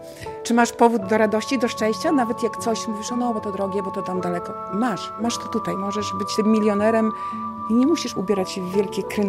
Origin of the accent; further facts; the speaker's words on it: Knyszyn, Podlaskie Voivodeship, Poland; Ja jestem tutejsza. Moja praprababcia pochodzi tutaj ze wsi Nowa Wieś. A ja pochodzę z Knyszyna Zamku.